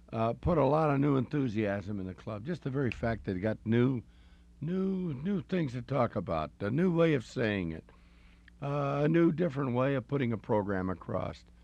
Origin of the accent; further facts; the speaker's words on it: San Diego, California, United States; He's a great kid from San Diego, my hometown.